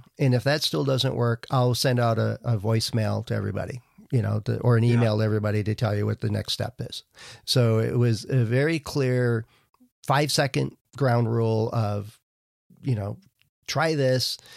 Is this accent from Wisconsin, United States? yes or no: yes; Green Bay, Wisconsin, United States; I grew up in Green Bay, Wisconsin, and we call it Lombardi time